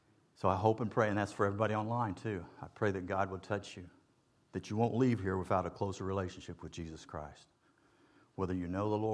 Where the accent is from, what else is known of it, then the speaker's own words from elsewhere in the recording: Wichita, Kansas, United States; I grew up in Wichita, Kansas. There were six, mom and dad, four kids.